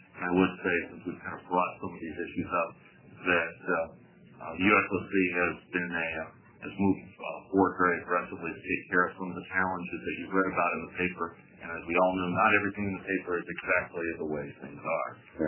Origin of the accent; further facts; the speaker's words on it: Salem, United States; I grew up here in Salem, and I competed internationally in the 70s, the 80s, and the 90s